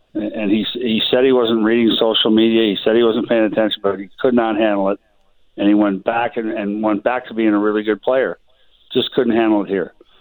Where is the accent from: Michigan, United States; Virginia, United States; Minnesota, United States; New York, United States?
Minnesota, United States; Minneapolis; Like, I grew up in Minneapolis, so we had the Guthrie Theater. That was our big repertory theater, and you go see a play at the Guthrie.